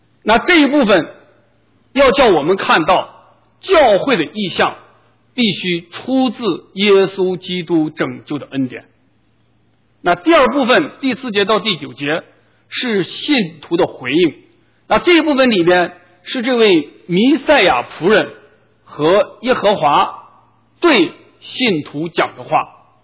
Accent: United States; 那对我们美国人最切身的是我们美国政府关门了

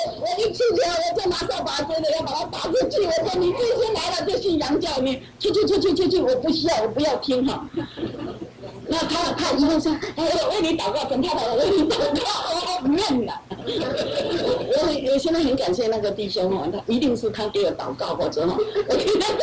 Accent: Taiwan; now in United States; 我是台湾来哈，我来美国快20年，那我信主14年

